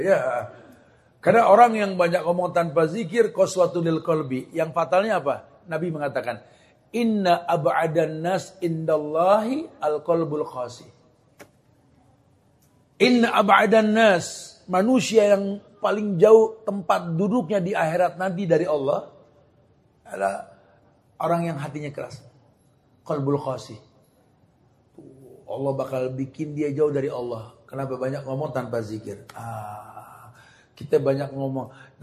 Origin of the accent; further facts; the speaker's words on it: Jakarta, Indonesia; Saya kan gede di selatan, di daerah Kebayoran sana kan ya.